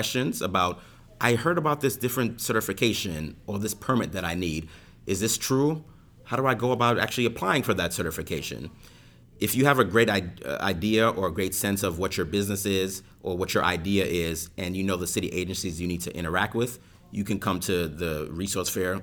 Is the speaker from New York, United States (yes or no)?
yes; New York City, New York, United States; And for me, growing up in New York City, what made New York City special was our local businesses